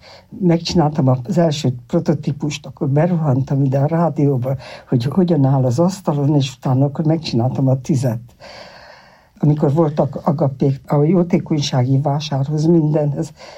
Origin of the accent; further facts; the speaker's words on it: Zala, Hungary; Őslakos vagyok arról a vidékről, onnan származom